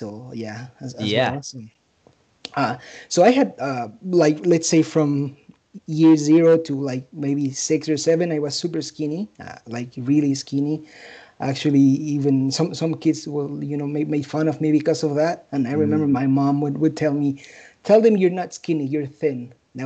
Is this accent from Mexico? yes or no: yes; Mexico; also born or lived in Vancouver, Canada; now in Detroit, United States; I was born and raised in Mexico. Okay. A small town really close to Mexico City, about 40 miles east of Mexico City. I spent some time of my childhood growing up in Canada, in Vancouver.